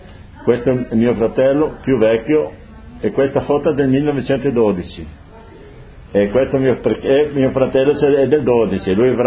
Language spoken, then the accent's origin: Italian; Friuli-Venezia Giulia, Italy; now in Brazil; io non sono brasiliano, sono rimasto italiano. Per me è Friulano.